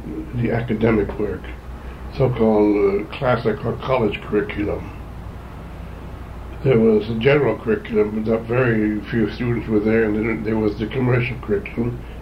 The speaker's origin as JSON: {"language": "English", "town": "Bridgeport", "region": "Connecticut", "country": "United States", "tie": "born there", "said": "I was born on Pembroke Street in Bridgeport."}